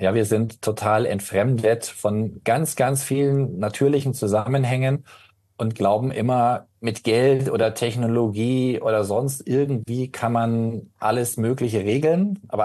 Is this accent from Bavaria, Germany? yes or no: yes; Munich, Bavaria, Germany; Ich bin aufgewachsen in München-Neuperlach.